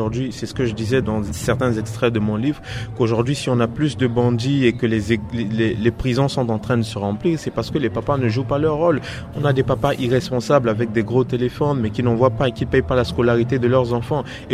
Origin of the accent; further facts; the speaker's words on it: Central African Republic; Je suis Centrafricain, effectivement.